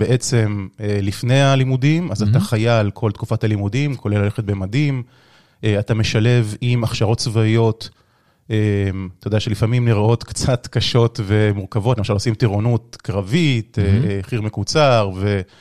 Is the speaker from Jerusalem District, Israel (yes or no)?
no; Ramat Gan, Tel Aviv District, Israel; now in Tel Aviv, Israel; במקור רמת גני.